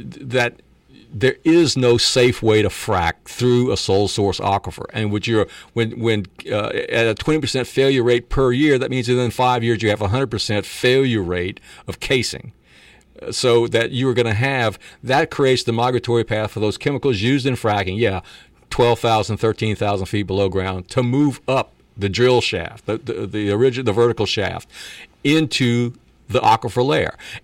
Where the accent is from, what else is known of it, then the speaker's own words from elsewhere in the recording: Louisiana, United States; The oil and gas industry that we grew up with in Louisiana was all extracted from pools.